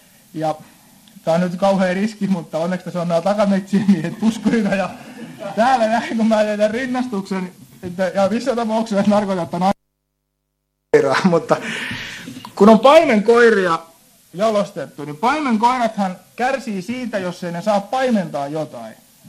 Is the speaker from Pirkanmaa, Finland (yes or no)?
yes; Tyrvää, Pirkanmaa, Finland; Kun taas meillä Tyrväällä on semmoinen, että puhutaan, niin aina jätetään semmoinen hiuksen hieno tauko